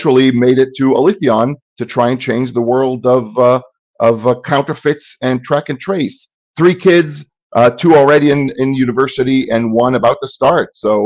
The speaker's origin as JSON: {"language": "English", "country": "Israel", "second_language": "English", "moved": "as an adult", "lives_now": "United States", "said": "Well, I am originally from Israel. I came to the United States almost 26 years ago this summer."}